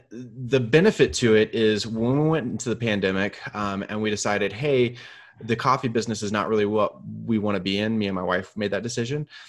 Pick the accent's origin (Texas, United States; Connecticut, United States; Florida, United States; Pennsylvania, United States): Texas, United States; Houston; I grew up in Houston. Hurricanes were a big thing.